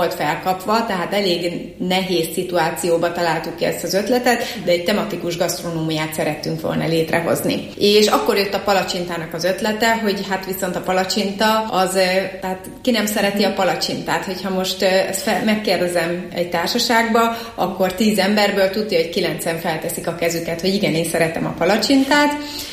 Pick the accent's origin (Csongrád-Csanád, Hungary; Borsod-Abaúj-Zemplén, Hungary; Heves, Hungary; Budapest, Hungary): Borsod-Abaúj-Zemplén, Hungary; Miskolc; Törzsgyökeres miskolci vagyok, és szeretem is azt mondani, hogy lokálpatrióta vagyok. Nagyon fontos számomra Miskolc, tényleg avasi gyerekként nőttem fel